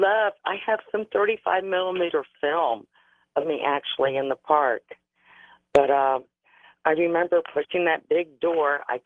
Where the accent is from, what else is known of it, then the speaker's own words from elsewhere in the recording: Miami, Florida, United States; born there; I was born in Miami. I am actually 56 years old.